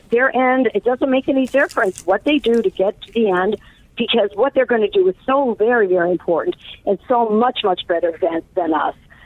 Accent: Chicago, Illinois, United States; Now, look, as a Chicagoan, look, we're used to this.

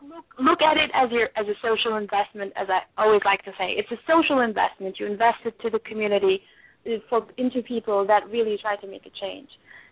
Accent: Turkey; Oh, I'm from Turkey.

